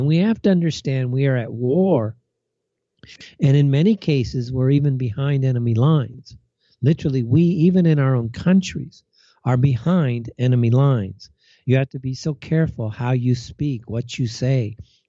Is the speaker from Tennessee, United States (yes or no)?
no; Los Angeles, California, United States; because I am from Los Angeles, I have so many friends still in the southwest part of the nation.